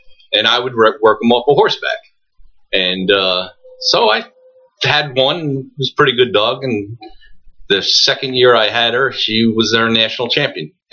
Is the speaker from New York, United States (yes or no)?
yes; New York City, New York, United States; also born or lived in New Jersey; And then I've always grew up like in right New York City area, and I'd go to Aqueduct and Belmont and the Meadowlands when it was